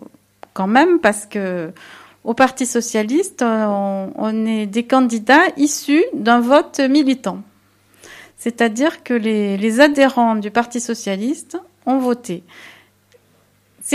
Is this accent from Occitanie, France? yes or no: yes; Carcassonne, Occitanie, France; born there; Donc moi je suis née dans la Montagne Noire, enfin je suis née à Carcassonne et à Côte-de-Bronde, donc qui est aussi dans la circonscription.